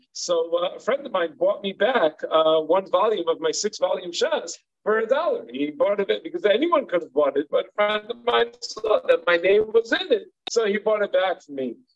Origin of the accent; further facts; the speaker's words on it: Long Island, New York, United States; I'm also from Long Island, but from further out in the island.